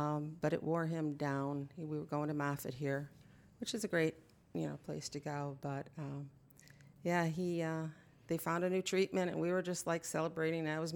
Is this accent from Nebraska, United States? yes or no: no; Illinois, United States; In the suburbs. I was born in Chicago because when I was born, there was no hospital in my town.